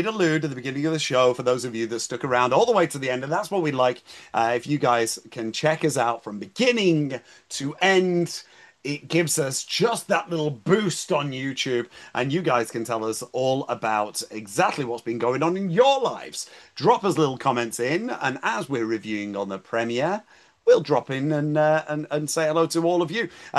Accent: United Kingdom; but as a Brit, this really puts a smile on my face.

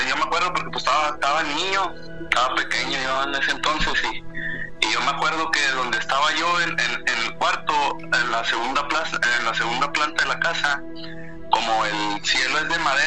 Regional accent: Ciudad Juárez, Chihuahua, Mexico; soy de Ciudad Juárez, Chihuahua. Esta es la primera vez que participo.

